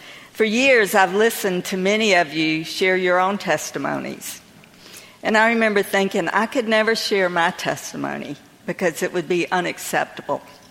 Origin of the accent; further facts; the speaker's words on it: North Myrtle Beach, South Carolina, United States; Well, I was born and raised in Crescent Beach, now better known as the section of North Myrtle Beach. Back then, it was a very small town.